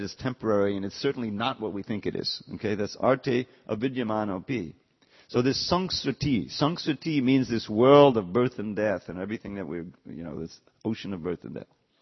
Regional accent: New York, United States; Now, you know, the garment industry, we grew up in New York, there's this garment industry.

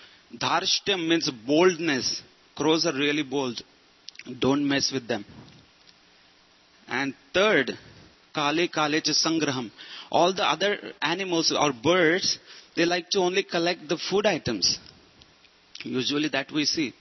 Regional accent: Maharashtra, India; So, also there was actually, I come from Maharashtra.

